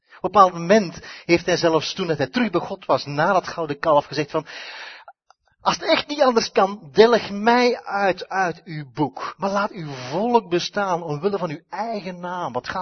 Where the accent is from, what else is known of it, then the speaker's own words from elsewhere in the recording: Flanders, Belgium; Beste Vlamingen, ik ben een Vlaming net zoals u.